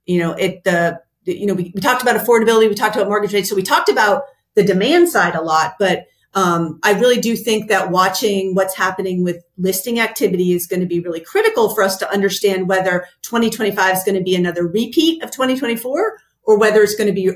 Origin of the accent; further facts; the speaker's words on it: Vermont, United States; I'm from Vermont originally. Vermont would pay you $10,000 to come move to Vermont because they weren't getting anyone to move to Vermont.